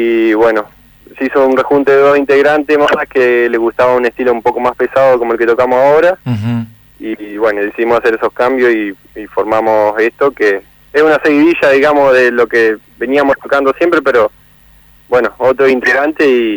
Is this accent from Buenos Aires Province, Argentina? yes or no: no; Crespo, Entre Ríos, Argentina; Nosotros somos de Crespo.